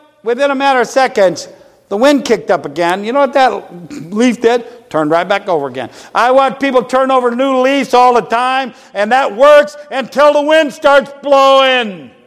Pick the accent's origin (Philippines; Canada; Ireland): Ireland; That stirs my heart. Of course, I'm Irish. That's why.